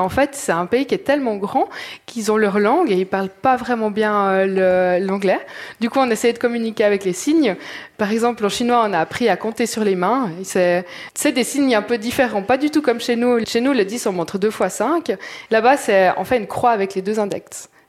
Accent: Switzerland; Chez nous, en Suisse, on a vraiment l'habitude que les trains soient à l'heure

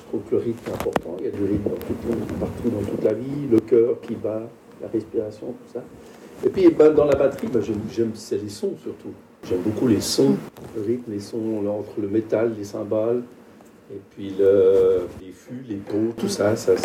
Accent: Geneva, Switzerland; je suis originaire de Genève, j'ai 64 ans et je fais de la batterie depuis l'âge de 13 ans.

